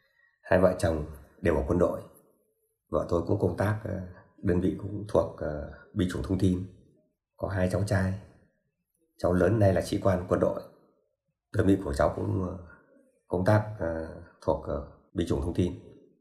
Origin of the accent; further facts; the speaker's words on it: Cẩm Khê, Phú Thọ, Vietnam; Tôi sinh ra thuộc miền Trung Du Bắc Bộ, quê tôi vùng Việt, Cẩm Khê, tỉnh Phú Thọ.